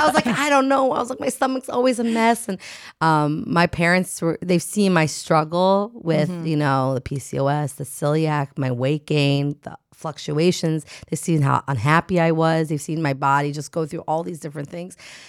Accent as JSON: {"language": "English", "region": "New Jersey", "country": "United States", "said": "I did a show in Philly. I am from Jersey."}